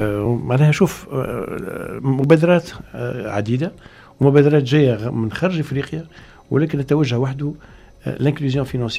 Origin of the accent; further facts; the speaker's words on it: Tunisia; حتى هنا عندنا في تونس مش في افريقيا